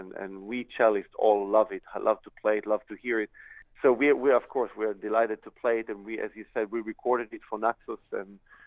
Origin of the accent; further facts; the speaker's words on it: Israel; I come from Israel, so naturally we knew each other from Israel